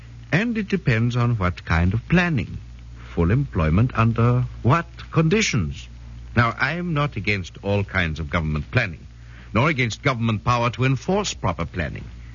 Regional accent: Vienna, Austria; English is a second language; moved away as an adult; also born or lived in United States; now in United Kingdom; I was born in Austria and lived in Vienna until 1931. Since then, I've spent my time in the United States and in England, and am now a British citizen.

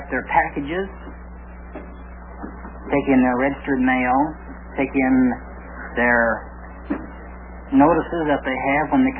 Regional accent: Crawfordsville, Indiana, United States; Roger, my home is originally in Crawfordsville, Indiana.

